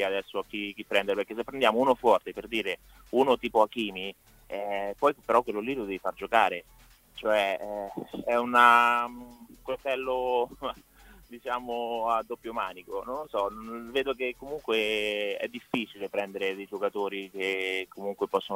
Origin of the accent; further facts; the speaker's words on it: Recanati, Marche, Italy; born there; now in Ancona, Italy; Allora, sono nato a Recanati, abito in Ancona, nelle Marche.